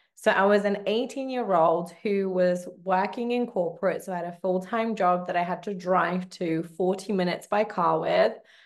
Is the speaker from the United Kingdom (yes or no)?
yes; England, United Kingdom; also born or lived in Poland; now in Munich, Germany; I was born in Poland, raised in England, but I live in Munich, Germany.